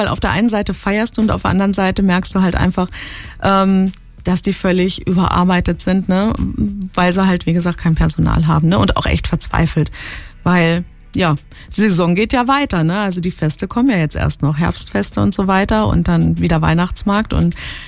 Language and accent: German; Speyer, Rhineland-Palatinate, Germany; Ich komme ja aus Speyer.